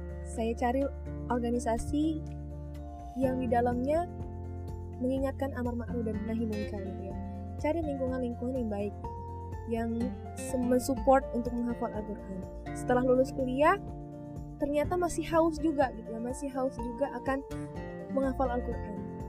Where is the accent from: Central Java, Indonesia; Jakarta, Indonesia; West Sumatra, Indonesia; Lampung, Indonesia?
Lampung, Indonesia; Bandar Lampung; Saya gak pernah merantau. Sekolah saya dari TK sampai saya kuliah di Bandar Lampung. Tinggal saya di Bandar Lampung. Dan baru ini selesai kuliah saya merantau gitu.